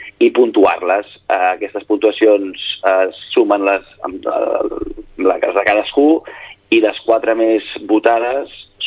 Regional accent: Sabadell, Catalonia, Spain; un orgull per com a sabadellenc

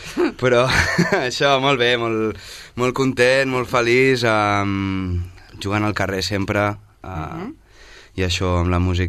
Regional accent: Sabadell, Catalonia, Spain; also born or lived in Barcelona; Jo vaig néixer a Barcelona, però tota la vida he viscut aquí a Sabadell. Primer al barri de la Creu Alta, després al centre.

